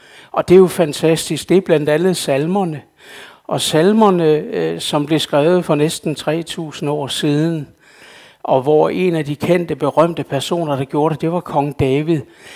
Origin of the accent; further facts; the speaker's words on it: Ribe, Region of Southern Denmark, Denmark; born there; now in Copenhagen, Denmark; jeg er ikke rigtig københavner. Jeg er faktisk født i Ribe Sogn, så jeg er født meget tæt på her.